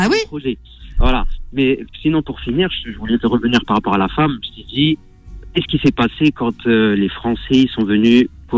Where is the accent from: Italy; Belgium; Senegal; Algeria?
Algeria; now in France; Je suis algérien d'origine.